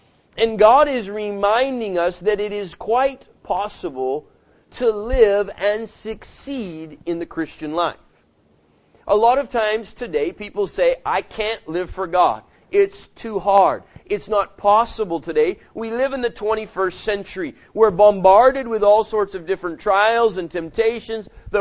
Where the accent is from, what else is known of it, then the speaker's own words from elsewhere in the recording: Alberta, Canada; I grew up in Alberta, and I drove cattle truck and hauled cattle all over the places for a number of years